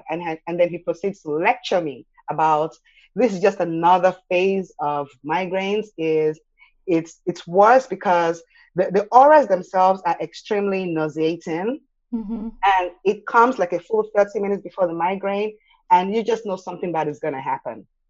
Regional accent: Nigeria; when I was a kid growing up in Nigeria

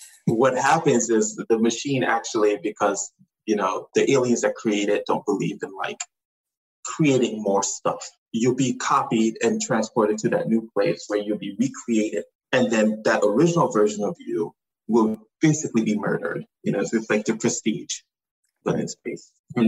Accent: St. Thomas, U.S. Virgin Islands; So I grew up in the Virgin Islands. I grew up on St. Thomas.

